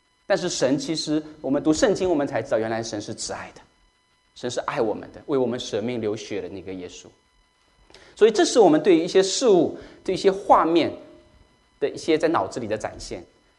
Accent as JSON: {"language": "Chinese", "country": "China", "said": "因为在我们中国人从小接受的文化教育，或者我们接触到的所谓什么是神"}